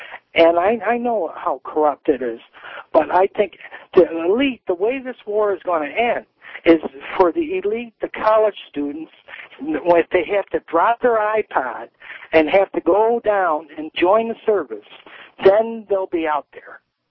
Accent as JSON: {"language": "English", "town": "Los Angeles", "region": "California", "country": "United States", "said": "because I'm originally from Los Angeles, so I wouldn't even wear my uniform when I came home."}